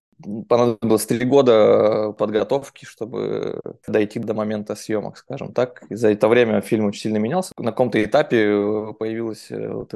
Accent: Novosibirsk, Novosibirsk Oblast, Russia; я из Новосибирска, из Сибири

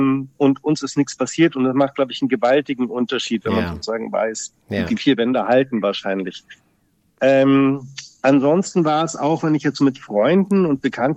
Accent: Munich, Bavaria, Germany; now in Darwin, Australia; ich komme ursprünglich aus München, lebe jetzt aber seit 11 Jahren hier in Darwin

